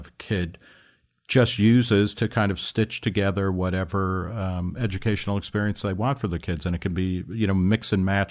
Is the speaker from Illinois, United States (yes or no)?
no; New Jersey, United States; where I grew up in New Jersey, the sports powerhouse teams, particularly in basketball and football, were almost always Catholic schools